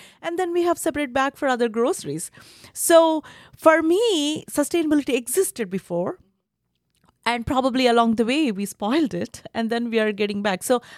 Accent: India; English is a second language; now in United States; by my accent and my name, you can figure out that I'm from India.

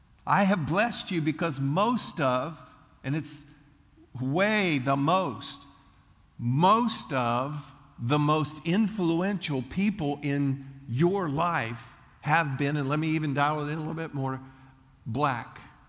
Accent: Leesburg, United States; I grew up in Leesburg, and that's why I'm not good at math.

